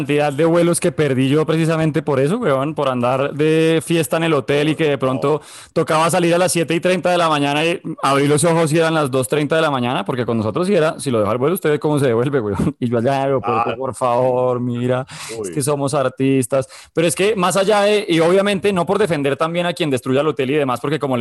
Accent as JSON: {"language": "Spanish", "country": "Colombia", "said": "Yo no vengo con ellos. Yo soy el colombiano."}